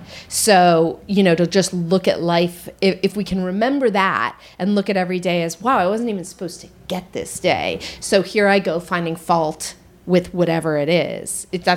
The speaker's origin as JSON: {"language": "English", "region": "California", "country": "United States", "said": "It's like what Northern California, I'm from Northern California."}